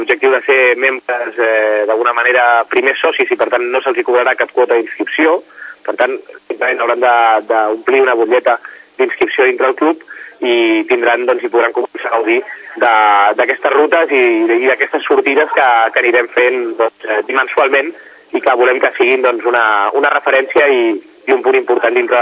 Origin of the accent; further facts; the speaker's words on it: Sant Cugat del Vallès, Catalonia, Spain; els quatre membres doncs, fundadors d'aquest club som de Sant Cugat.